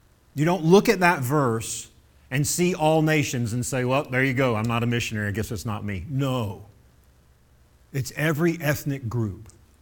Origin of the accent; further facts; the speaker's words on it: Florida, United States; He's from Michigan, I'm from Florida. We met in the middle.